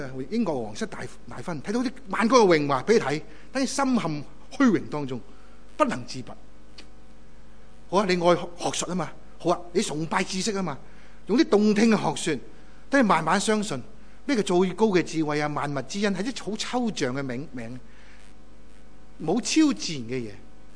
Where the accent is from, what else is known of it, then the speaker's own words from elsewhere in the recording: China; 我们东方思想的人，我们是中国人，东方思想的人